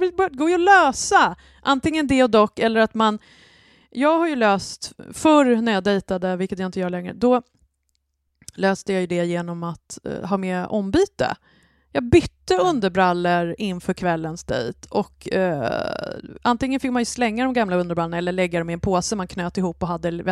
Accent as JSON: {"language": "Swedish", "town": "Sollentuna", "region": "Stockholm County", "country": "Sweden", "said": "jag är ju inte från någon stor villa i Sollis, utan jag är ju från Sollentuna centrum, så det är väl ganska likt."}